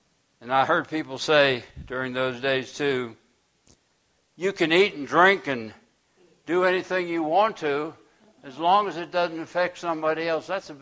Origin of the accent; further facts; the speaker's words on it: United States; Because I'm first a Christian, and I'm second an American.